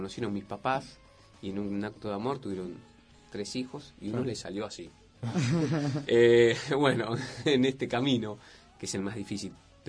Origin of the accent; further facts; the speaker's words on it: Morón, Buenos Aires Province, Argentina; Y soy de Morón, loco